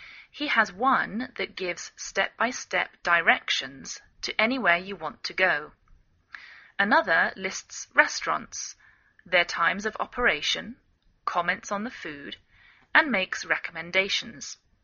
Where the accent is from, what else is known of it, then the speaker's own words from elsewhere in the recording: England, United Kingdom; now in United States; I'm English. I live in the northwest of the United States.